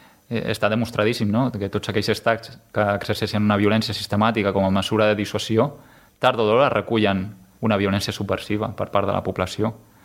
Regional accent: Sant Celoni, Catalonia, Spain; som de Sant Celoni i continuarem sent

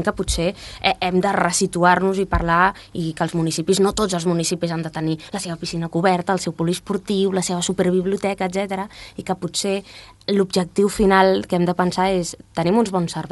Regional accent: Mollet del Vallès, Catalonia, Spain; I també ho dic jo, que sóc de Mollet, regidora

